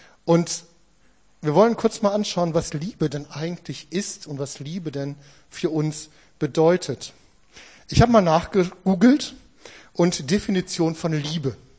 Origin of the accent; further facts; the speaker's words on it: Gevelsberg, North Rhine-Westphalia, Germany; Wir kommen aus Gevelsberg, gar nicht so weit von hier weg, wo wir wohnen.